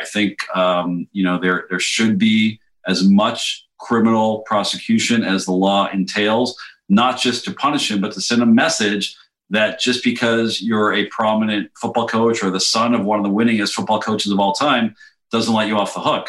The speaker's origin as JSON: {"language": "English", "town": "Montreal", "region": "Quebec", "country": "Canada", "tie": "born or raised there", "said": "I am a loyal Canadian. I'm a dual citizen, but I grew up in Montreal."}